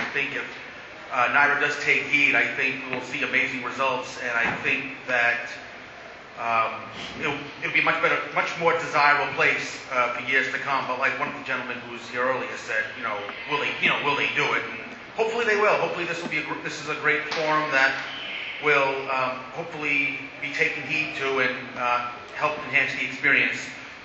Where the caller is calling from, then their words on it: Maspeth, New York, United States; from Maspeth, Queens.